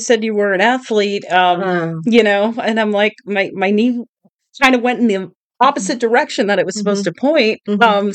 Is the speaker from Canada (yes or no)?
no; New York City, New York, United States; I grew up in New York City. So lots of traffic, a lot going on.